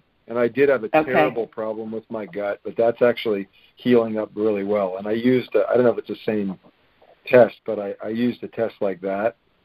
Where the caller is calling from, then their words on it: Palm Springs, California, United States; I'm from Palm Springs, California.